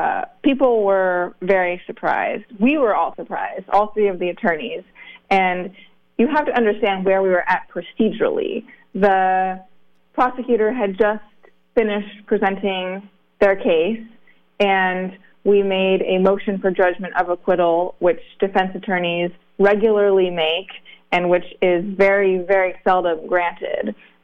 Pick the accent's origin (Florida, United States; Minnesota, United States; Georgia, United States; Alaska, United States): Alaska, United States; I grew up in Southeast Alaska, and at this point, everybody has something they love that's impacted by climate change. And for me, being from Alaska, which is really on the front lines of climate change